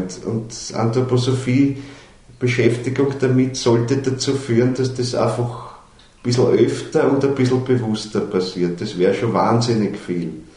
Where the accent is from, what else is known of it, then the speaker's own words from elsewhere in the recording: Vienna, Austria; wienerisch, weil ich bin ein Wiener, also rede ich wienerisch.